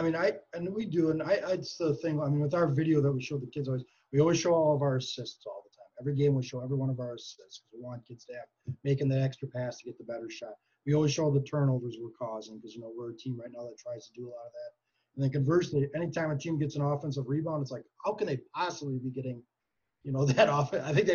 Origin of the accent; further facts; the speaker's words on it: Green Bay, Wisconsin, United States; I go to a lot of Packer games growing up in Green Bay.